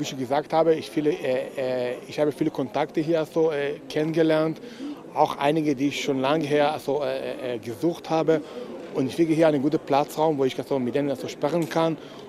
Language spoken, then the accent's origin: German; Israel; German is a second language; ich komme aus Israel und ich arbeite im Software-Bereich